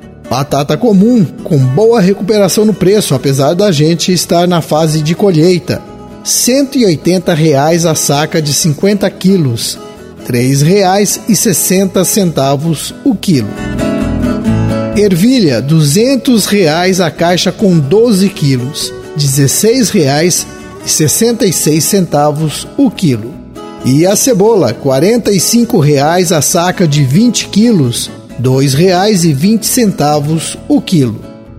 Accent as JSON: {"language": "Portuguese", "town": "Quinta do Sol", "region": "Paraná", "country": "Brazil", "tie": "born or raised there", "said": "Hoje eu vou falar lá da minha terra. Lá em Quinta do Sol, a atividade leiteira é uma boa fonte de renda para muitas famílias rurais."}